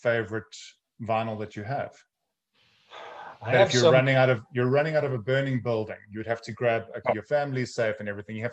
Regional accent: South Africa; I'm from South Africa.

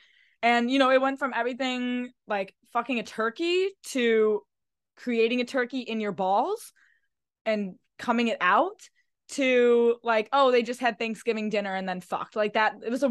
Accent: United States; I'm American. Like, I just.

